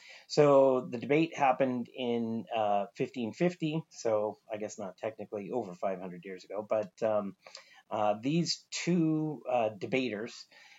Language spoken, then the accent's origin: English; Alberta, Canada; I was born in Treaty 8 territory in Alberta and grew up in Treaty 6, 7, and 8 territory in Alberta.